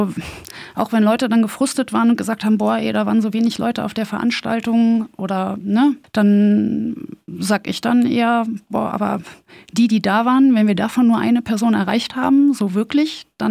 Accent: North Rhine-Westphalia, Germany; also ich bin so ein bisschen im Ruhrpott auch groß geworden, ne?

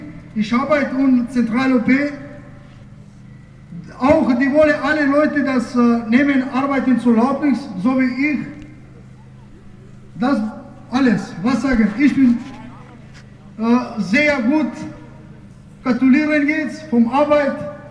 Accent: Serbia; German is a second language; Ich komme auch aus Serbien. Meine Eltern sind kosovarische.

